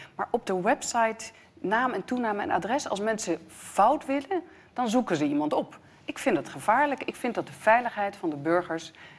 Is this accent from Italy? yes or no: yes; Italy; Dutch is a second language; now in Netherlands; Ik kom uit Italië oorspronkelijk.